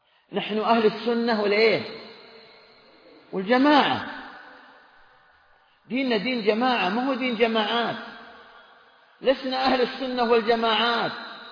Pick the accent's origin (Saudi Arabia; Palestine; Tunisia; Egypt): Saudi Arabia; نعم، نحن من المملكة العربية السعودية، نحن سعوديون، انتماؤنا لهذا الوطن.